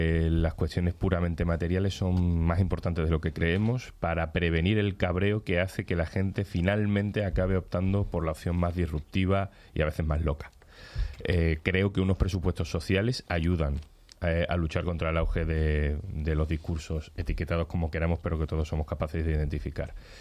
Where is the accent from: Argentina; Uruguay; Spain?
Spain; Andalusia; Yo como andaluz también tengo que reconocer que también es un gesto con Andalucía.